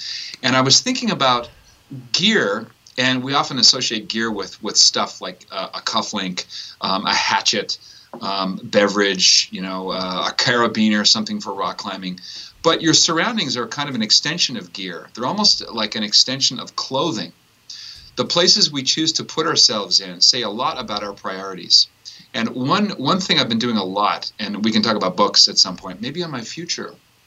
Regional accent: Canada; I grew up in Canada, and I maybe it's just that I've become acclimated

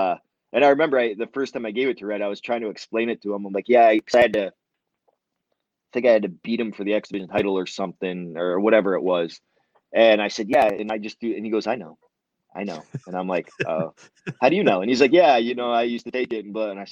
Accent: Canada; I'm Canadian wrestling illegally in the US.

